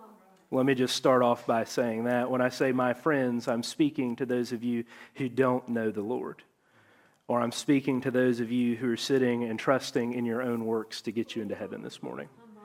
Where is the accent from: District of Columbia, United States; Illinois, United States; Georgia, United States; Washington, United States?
Georgia, United States; moved away as an adult; I was born in Atlanta, just outside of Atlanta. You don't know where I'm from. I'm not going to say it. But just outside of Atlanta, I grew up there. I left when I was 21.